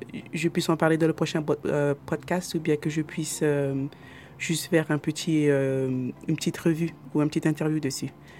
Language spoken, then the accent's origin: French; France; now in United States; j'ai grandi et je suis née en France. J'habite aux États-Unis depuis 2002, ça fait 15 ans donc. Mes parents sont congolais, non, ils ne sont pas érois, ils sont congolais du Congo Brazza.